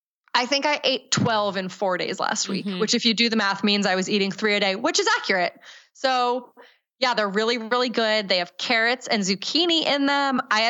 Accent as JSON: {"language": "English", "town": "New York City", "region": "New York", "country": "United States", "tie": "born or raised there", "said": "And then I can't not mention the New York City Marathon, which is just my favorite race. It's my hometown race."}